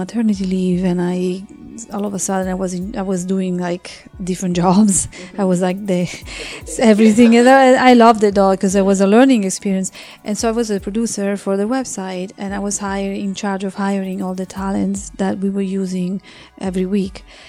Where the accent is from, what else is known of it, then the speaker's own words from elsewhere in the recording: Italy; now in United States; I'm a foreigner. I'm an Italian American now, officially. So I have my citizenship. So I came a little late. Like, I grew up in Italy, but I'm a foreigner.